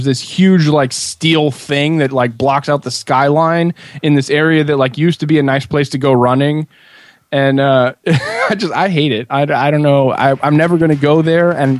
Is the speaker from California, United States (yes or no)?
yes; Santa Clara, California, United States; I grew up in Santa Clara